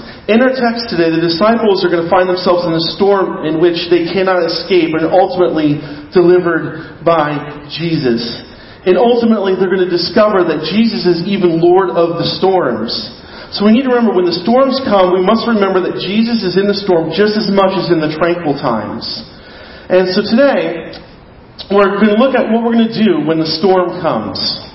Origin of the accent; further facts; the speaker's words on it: United States; I'm an American. America, as an American, I believe my God-given right is for comfort.